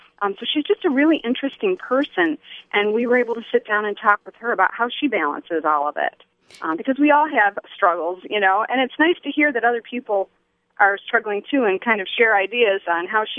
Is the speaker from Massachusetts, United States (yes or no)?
no; Detroit, Michigan, United States; I grew up in Detroit, so my parents have been in Detroit until the last year.